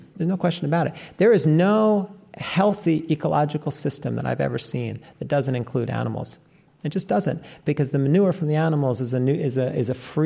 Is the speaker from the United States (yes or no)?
yes; New York, United States; because I come from the Lower Hudson Valley.